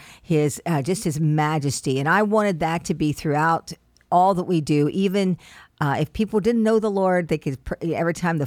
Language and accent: English; Indiana, United States; because I was raised in Indiana in a very, very conservative home.